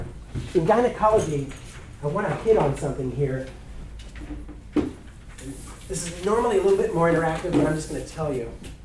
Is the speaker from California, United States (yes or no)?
yes; Santa Cruz, California, United States; I'm 44, so I grew up in the 70s, right? Birkenstock, I grew up in the Bay Area, like Santa Cruz area, right?